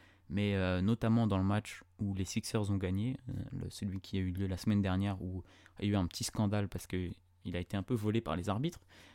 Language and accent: French; France; Je suis français, donc on est bien chauvin en France.